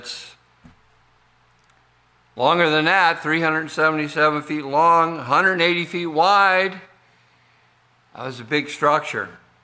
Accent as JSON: {"language": "English", "region": "South Dakota", "country": "United States", "said": "and people found out I was from South Dakota, they would say, \"Is that the place where those faces?\""}